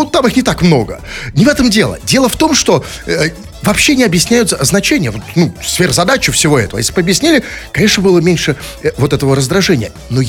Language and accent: Russian; Saint Petersburg, Russia; И мы в Питере, на самом деле, настоящие петербуржцы, или, как говорят они, питерцы